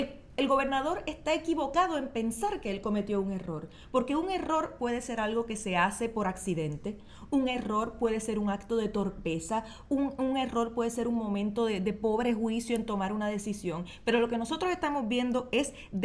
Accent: Puerto Rico; Los estadistas no quieren dejar de ser lo que son, que somos puertorriqueños.

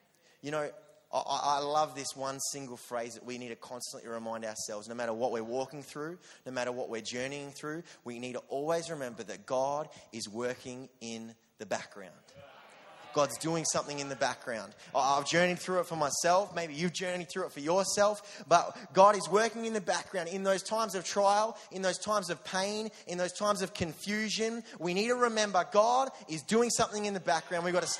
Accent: Dandenong, Victoria, Australia; Come on, I'm from Dandenong, the ghetto of Melbourne, right?

